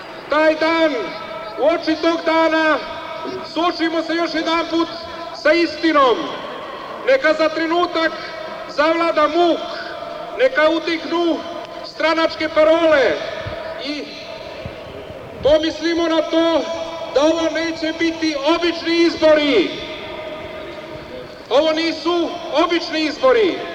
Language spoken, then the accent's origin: Serbian; Takovo, Šumadija and Western Serbia, Serbia; Bio sam pre neki dan u izbornoj kampanji u mom zavičaju u Takovu na Ravnoj Gori.